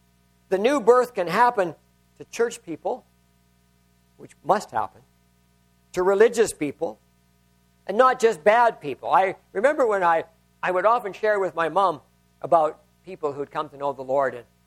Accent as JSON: {"language": "English", "region": "Saskatchewan", "country": "Canada", "tie": "born or raised there", "said": "we were still living in Regina, we'd often go through my hometown, which is about 90 miles from Regina."}